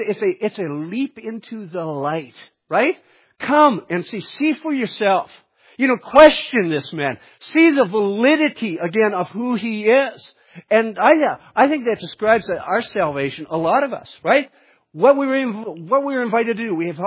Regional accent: Nova Scotia, Canada; also born or lived in Manitoba; I was born in Manitoba. You know, if somebody asked me again where I was from, I could actually say I'm from Manitoba. I grew up in Nova Scotia. I could actually say that I'm from Nova Scotia.

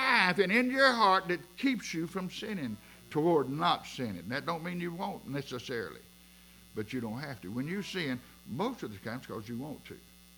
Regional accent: England, United Kingdom; I don't do Greek. I'm English.

